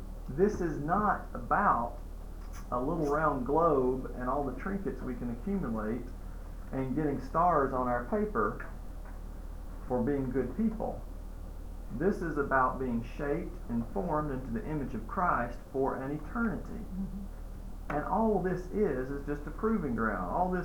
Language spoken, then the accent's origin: English; United States; I'm an American too. I understand that.